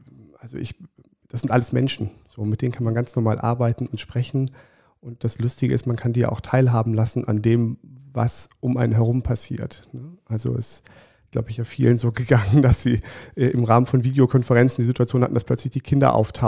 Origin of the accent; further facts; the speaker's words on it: Siegburg, North Rhine-Westphalia, Germany; ich bin in Siegburg groß geworden, also in der Nähe von Bonn